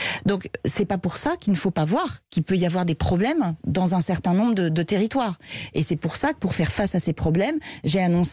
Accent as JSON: {"language": "French", "region": "Hauts-de-France", "country": "France", "said": "Moi, je viens de la Somme, je comprends le besoin de se dire"}